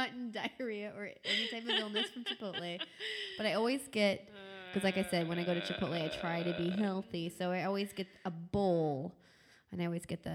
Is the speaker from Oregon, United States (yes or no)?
yes; Central Point, Oregon, United States; It's from my hometown in Central Point